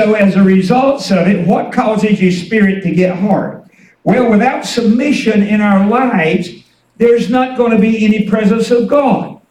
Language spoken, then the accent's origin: English; Ragland, Alabama, United States; I was born and raised down around Ragland, Alabama